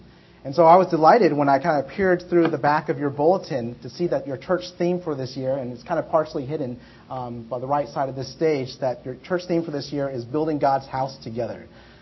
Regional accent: Texas, United States; We are from Texas, And as such, we actually never had the opportunity to come out to New Jersey.

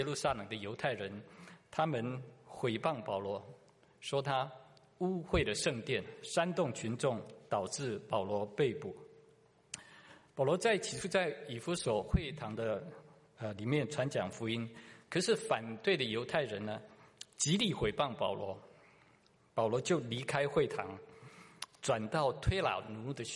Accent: Taiwan; 我在台湾乡下的地方长大的时候，常常看到路边田里都有一个土地公庙

